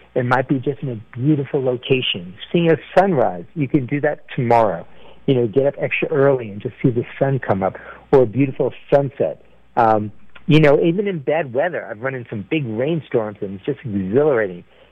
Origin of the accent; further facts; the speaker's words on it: Washington, District of Columbia, United States; the Marine Corps Marathon here in my hometown of D.C.